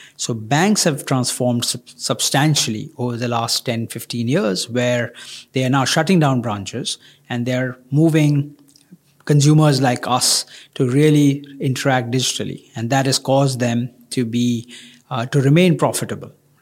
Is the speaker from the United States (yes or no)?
no; India; I come from India. You know, 20 years ago, India had only 30 million telephone lines.